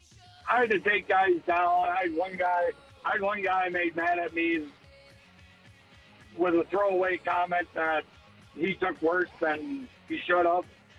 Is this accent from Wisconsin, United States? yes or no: yes; Madison, Wisconsin, United States; I'm going to ride up to the Packer game when I'm from Madison.